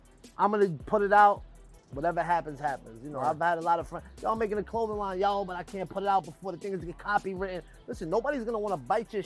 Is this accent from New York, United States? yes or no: yes; New York, United States; Well, growing up in New York as a Puerto Rican in the late 90s, mm-hmm.